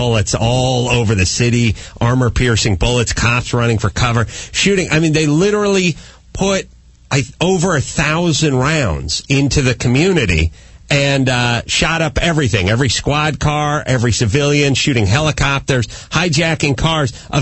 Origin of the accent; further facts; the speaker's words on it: North Hollywood, California, United States; they left them to bleed in the street over there in my hometown in North Hollywood, close to where I got the jaywalking ticket.